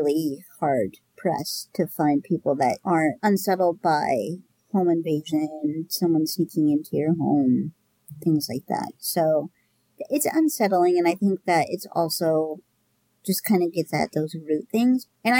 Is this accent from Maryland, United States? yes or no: no; Iowa, United States; also born or lived in Nebraska; when we moved to Iowa because I was born in Nebraska.